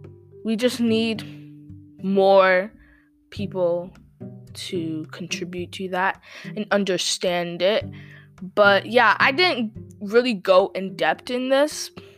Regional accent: Ghana; I'm from Ghana. And actually, no, I'm not born in Africa. I'm sorry. I'm originated from Africa. So yeah, I know how to do Afrobeat dances.

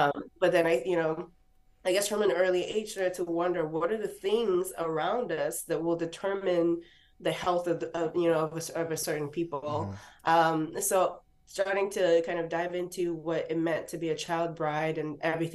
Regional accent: Kano, Nigeria; also born or lived in Borno State; the first 8, 9 years of my life were in Kano State, which is, you're familiar with Nigerian geography. It is north proper. I was born in Borno State, which is even more north of Kano, if that's possible.

